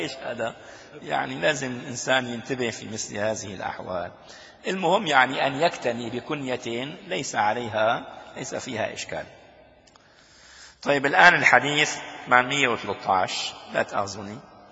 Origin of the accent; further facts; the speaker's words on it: Damascus, Damascus Governorate, Syria; عندنا في دمشق الشام